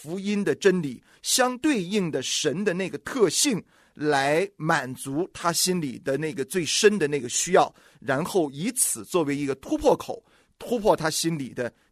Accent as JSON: {"language": "Chinese", "country": "China", "said": "这个特别是我们中国人呢，我们中国人的文化呢是有一个特点的，这个特点就叫做实用主义。"}